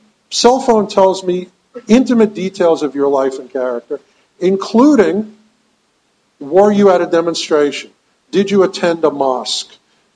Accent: United States; But on the other hand, I'm an American. And it creeps me out as an American that there is this much information available.

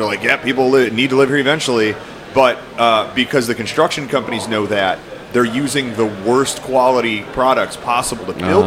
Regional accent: United States; Yeah, it's not racist because we're American.

